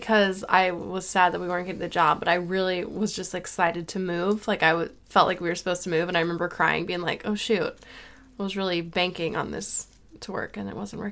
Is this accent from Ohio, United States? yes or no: no; Dallas, Texas, United States; And like, I'm originally from Dallas and I had told Beecher, when we were dating that I would never move to this place.